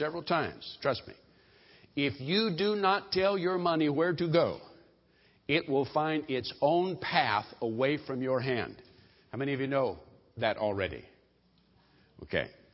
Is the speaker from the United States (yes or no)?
yes; the South, United States; I'm from the South.